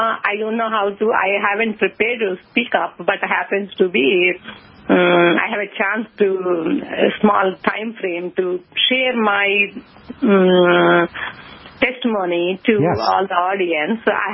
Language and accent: English; Austin, Texas, United States; No, I am from Austin, Texas.